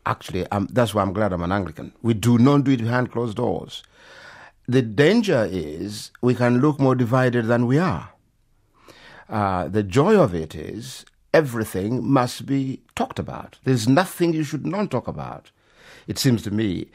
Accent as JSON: {"language": "English", "country": "Uganda", "said": "You see, I come from Uganda"}